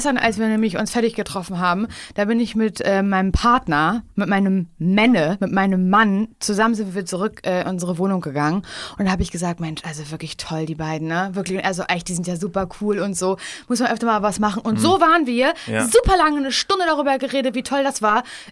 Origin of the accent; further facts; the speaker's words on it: Berlin, Germany; now in Cologne, Germany; Ich bin 32 Jahre alt. Und ich komme aus Berlin. Im Moment bin ich aber in Köln, weil ich in Köln neuerdings arbeite bei 1Live.